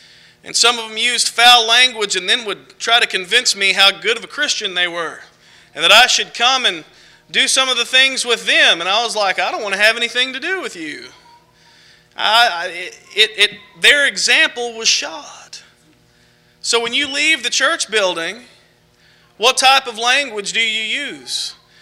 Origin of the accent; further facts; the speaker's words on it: Arkansas, United States; Now, I'm from Arkansas, and I'm not very good at math